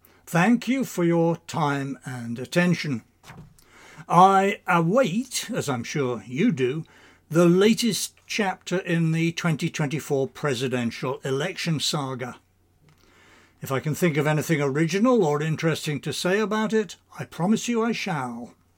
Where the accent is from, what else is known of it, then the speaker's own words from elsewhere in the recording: Northampton, East Midlands, United Kingdom; the year of my birth until I was nearly 30, the parliamentary seat for my hometown of Northampton